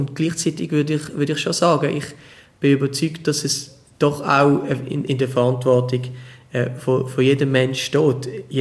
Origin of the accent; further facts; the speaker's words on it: Switzerland; gerade als Schweizer, als Schweizerin